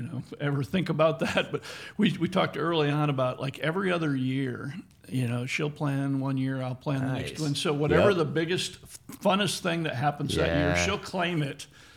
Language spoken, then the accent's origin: English; Michigan, United States; I'm from Michigan.